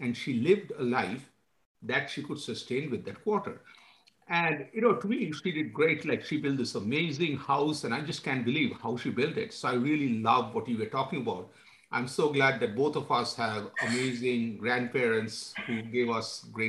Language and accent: English; Kolkata, West Bengal, India; I grew up in Kolkata, India.